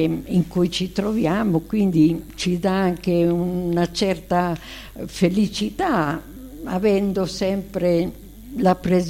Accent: Calabria, Italy; now in Ancona, Italy; Comunque io sono calabrese, ma sto da parecchi anni, anzi si può dire che sono ormai di Ancona, ma ogni anno tornavo in Calabria perché il mare di laggiù per me è il migliore.

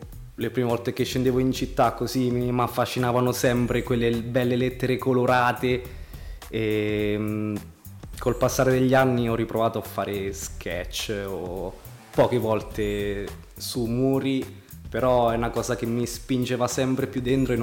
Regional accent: Marche, Italy; Guarda, io non sono proprio di Ascoli, quindi venivo da un paese un po' fuori.

